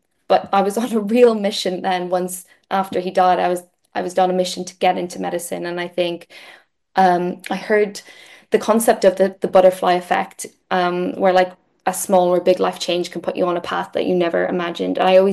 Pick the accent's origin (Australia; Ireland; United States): Ireland; moved away as an adult; Yeah, I moved to Wales when I was 18.